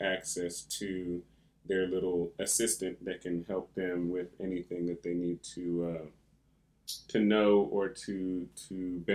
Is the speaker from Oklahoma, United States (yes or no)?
yes; Oklahoma, United States; born there; also born or lived in Texas; now in New York, United States; Yeah, so I was born in Oklahoma. I really have been all over now, from Oklahoma to Texas to Africa and Asia and Europe and South America